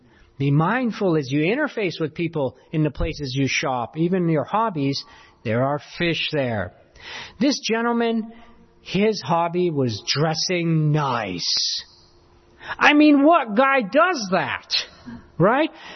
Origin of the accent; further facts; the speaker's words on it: New York, United States; I came from New York.